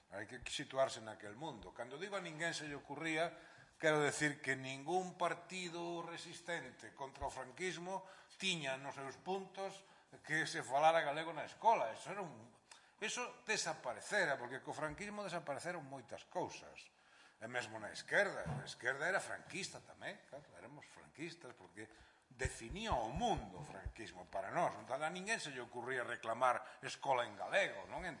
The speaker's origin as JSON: {"language": "Galician", "town": "Santiago de Compostela", "region": "Galicia", "country": "Spain", "tie": "born or raised there", "said": "eu aprendín galego na rúa en Santiago, bueno, en a aldea tamén, pero vamos, en Santiago."}